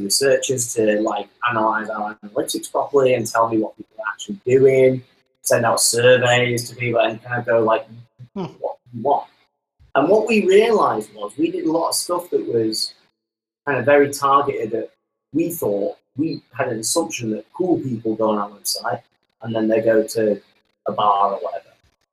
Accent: United Kingdom; I am so British.

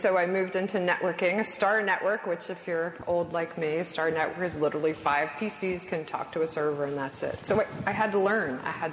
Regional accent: New Hampshire, United States; I grew up in New Hampshire, not too far from here. I went to college in Virginia in the 80s

